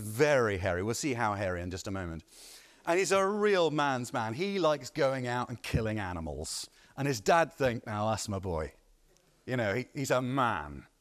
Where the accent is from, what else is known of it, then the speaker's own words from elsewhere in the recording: Australia; I can tell you the reason I'm Australian is because my great-great-great-great-grandmother, she stole some cotton in London and was deported for it.